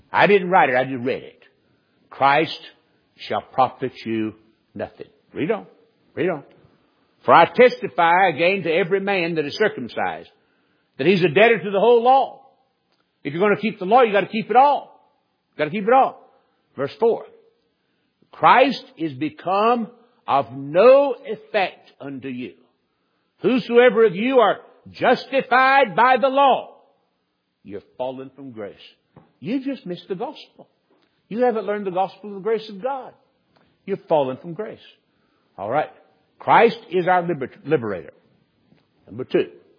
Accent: the South, United States; I was raised in the South. I like that. I'm proud of my heritage in that regard. I'm a Southerner.

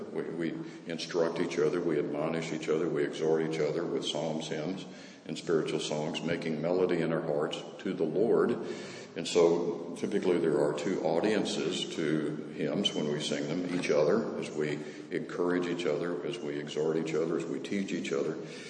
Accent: Scotland, United Kingdom; and I not being Irish, I'm Scottish, but not being Irish, I won't attempt to pronounce it

